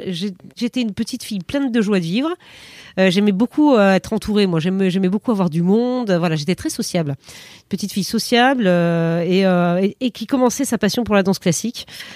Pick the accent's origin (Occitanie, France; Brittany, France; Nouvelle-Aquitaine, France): Nouvelle-Aquitaine, France; Périgueux; J'ai grandi en province, à Périgueux, en Dordogne. J'ai un frère. J'ai grandi dans cet univers.